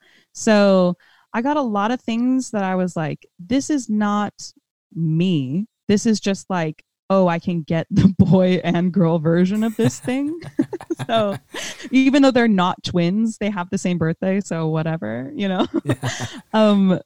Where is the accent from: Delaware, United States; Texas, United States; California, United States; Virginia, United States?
California, United States; I'm from Northern California